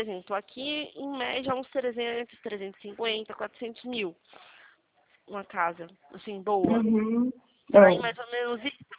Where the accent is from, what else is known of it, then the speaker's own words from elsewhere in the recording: Atibaia, São Paulo, Brazil; Eu sou daqui de Atibaia, interior de São Paulo.